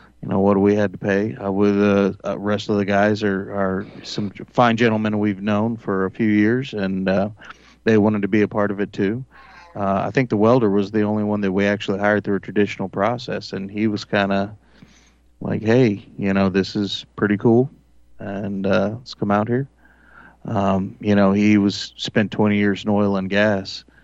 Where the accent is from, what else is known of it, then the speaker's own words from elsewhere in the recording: Texas, United States; It's like, my mom, growing up in Texas, we were a little bit less concerned about the heat and a little bit more concerned about the air conditioning.